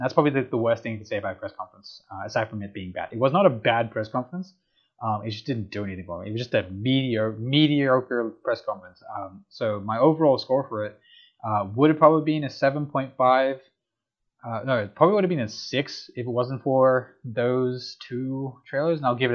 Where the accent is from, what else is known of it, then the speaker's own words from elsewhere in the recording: India; I like the Indian music at the start, but I'm biased. I'm Indian.